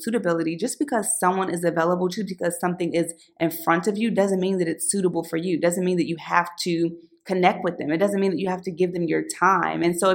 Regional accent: Philadelphia, Pennsylvania, United States; I know back when I was growing up in Philly, you know, just as a young girl

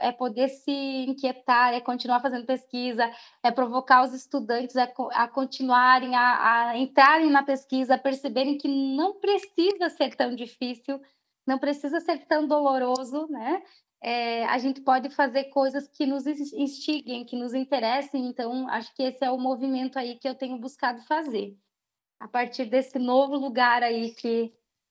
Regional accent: Araçabaixo, Brazil; born there; a comunidade do Araçabaixo, que é onde eu nasci, né?

